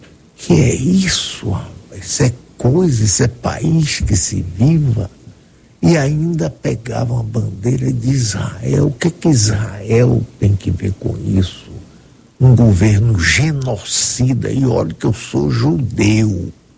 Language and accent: Portuguese; Brazil; não, meus compatriotas são os brasileiros, eu sou brasileiro.